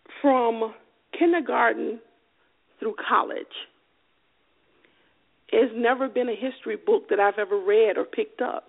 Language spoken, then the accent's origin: English; Selma, Alabama, United States; So I grew up in Selma, Alabama, right?